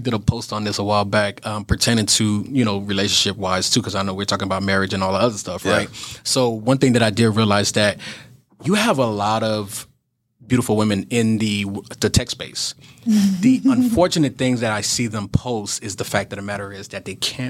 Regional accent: Florida, United States; come on, guys, you know we're from Florida.

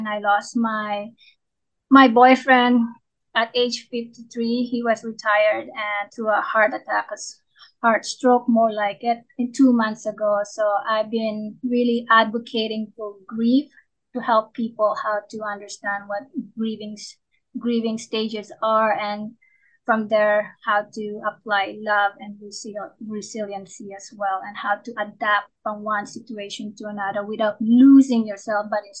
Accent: Philippines; First of all, I grew up in the Philippines and in a very poor environment.

